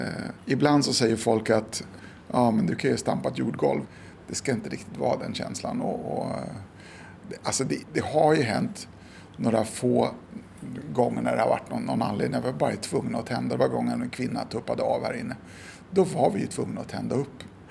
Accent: Vällingby, Stockholm County, Sweden; Jag kommer ifrån Stockholmstrakten. Jag är uppvuxen i en förort i Stockholm som heter Vällingby.

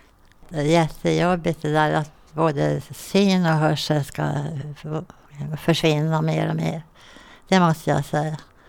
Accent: Gällivare, Norrbotten County, Sweden; born there; och jag är född i Gällivare.

